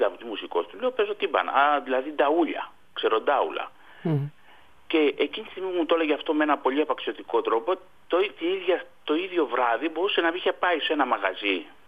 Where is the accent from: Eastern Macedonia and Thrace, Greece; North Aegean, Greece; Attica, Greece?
Attica, Greece; Athens; Τώρα εγώ είμαι από τα παιδιά που γεννηθήκαμε στην Αθήνα από γονείς από την περιφέρεια. Δηλαδή ο πατέρας μου ήταν από τη Ζάκυνθο, η μάνα μου είναι από τη Λαμία.